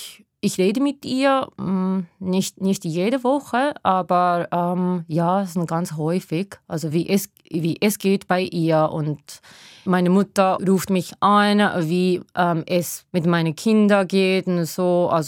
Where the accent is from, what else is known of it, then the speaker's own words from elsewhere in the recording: Hamamatsu, Shizuoka, Japan; German is a second language; Also Hamamatsu ist meine Heimatstadt, ist eine ganz Industriestadt, so sind viele Fabriken da, aber wir sind am Meer und wir auch also ganz nah zu den Bergen auch und wir haben natürlich viel Natur.